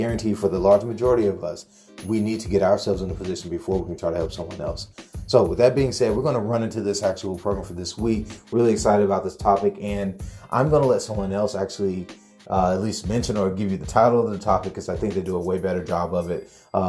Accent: East Coast, United States; now in Seattle, United States; of restaurants here in the Washington kind of Seattle area that are similar to what I'm used to or I grew up around back on the East Coast.

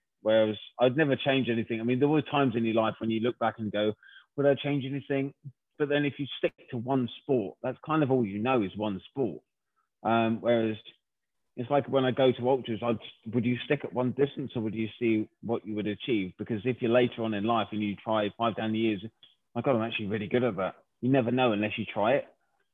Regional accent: Twickenham, London, United Kingdom; we're from Twickenham originally.

